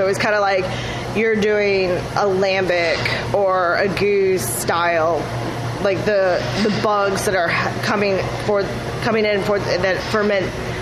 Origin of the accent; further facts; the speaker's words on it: Florida, United States; I'm originally from Florida.